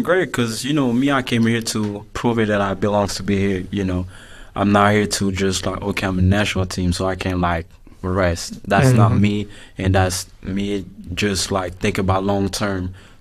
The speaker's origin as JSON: {"language": "English", "country": "Angola", "first_language": "Lingala", "second_language": "English", "said": "because I'm from Angola, so, you know, I grew up in my house, my parents was more like talking Lingala from Congo."}